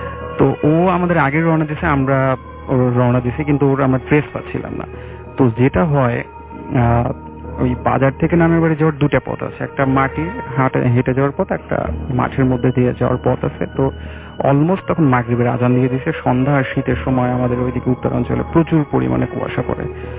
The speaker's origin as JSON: {"language": "Bangla", "town": "Pabna", "region": "Rajshahi Division", "country": "Bangladesh", "tie": "born or raised there", "said": "আমি এসেছি মধ্যপাড়া থেকে আমার হোম টাউন পাবনার অষ্টমনির সাথে।"}